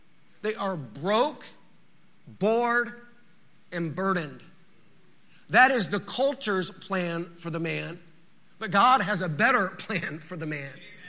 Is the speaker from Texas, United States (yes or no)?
yes; Texas, United States; Now, the Holy Land is a lot like where I grew up in West Texas.